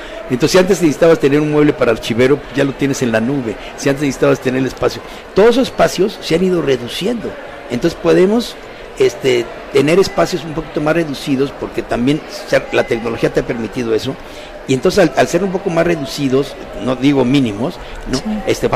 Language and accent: Spanish; Mexico City, Mexico; y eso que vengo de la Ciudad de México, no me puedo asustar